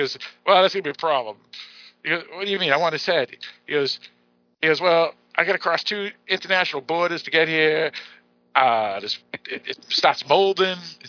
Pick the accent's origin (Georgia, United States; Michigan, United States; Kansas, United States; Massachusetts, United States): Massachusetts, United States; Boston; from Boston, all the girls I dated, most of the girls weren't from Boston, and they always ragged on my accent.